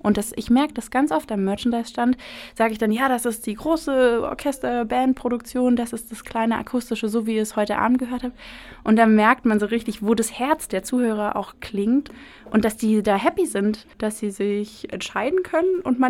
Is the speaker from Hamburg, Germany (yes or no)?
no; Berlin, Germany; moved away as an adult; dass Berlin natürlich eine Großstadt ist. Also meine Heimatstadt